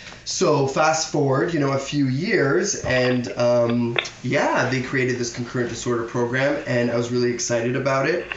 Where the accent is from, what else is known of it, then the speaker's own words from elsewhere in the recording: Toronto, Ontario, Canada; I was born in Toronto, so I'm right from the city. I've seen it grow with all sorts of wonderful people, diverse people. I am of Portuguese descent. I'm a first-generation Canadian.